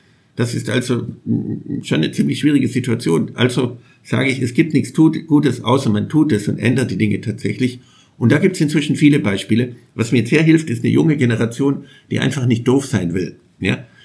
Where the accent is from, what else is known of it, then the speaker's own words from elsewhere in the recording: Schwäbisch Gmünd, Baden-Württemberg, Germany; born there; Allein in der Stadt Schwäbisch Gmünd, wo ich geboren bin